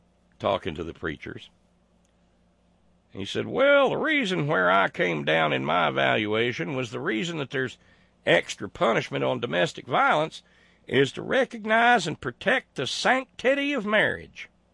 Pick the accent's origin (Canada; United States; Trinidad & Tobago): United States; Alabama; So is Coffee County, Alabama. So was the old high school in my hometown. John Coffee's name got around. His daughter, or wife, I can't remember which, was the namesake of the hospital where I was born.